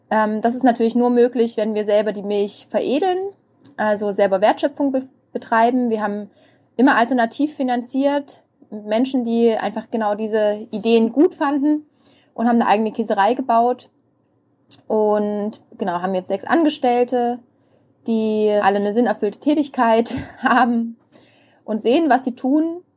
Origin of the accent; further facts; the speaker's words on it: Saxony, Germany; moved away as an adult; ich bin ja ein europäisches Kind, aber geboren bin ich in Meißen und in Sachsen auch aufgewachsen, südlich von Chemnitz. Und bin dann aber nach dem Abi direkt losgezogen in die weite Welt.